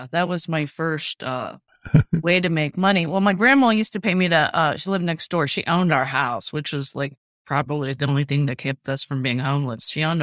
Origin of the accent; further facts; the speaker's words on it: Urbana, Ohio, United States; Yeah, I grew up in Urbana. It was a manufacturing town when I was growing up. I'm 58, so what, in the 60s and 70s.